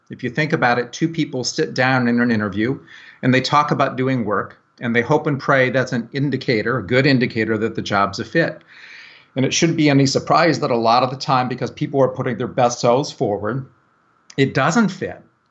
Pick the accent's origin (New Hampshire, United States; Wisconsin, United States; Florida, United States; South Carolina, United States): Florida, United States; Tampa Bay; I'm from Tampa Bay, Florida.